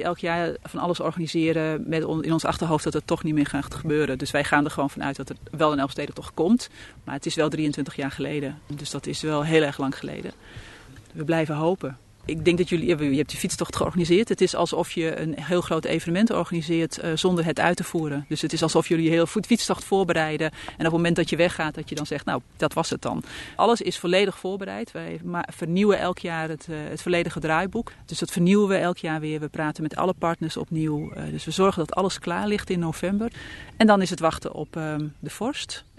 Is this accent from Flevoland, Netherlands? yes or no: no; Friesland, Netherlands; Ik ben een Fries. Ik ben geboren in Friesland.